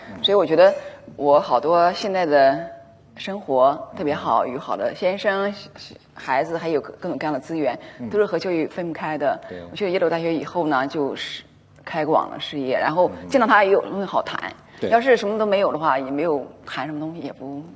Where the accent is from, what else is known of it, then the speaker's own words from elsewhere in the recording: China; moved away; 我觉得我从小在中国长大，因为很贫穷然后很辛苦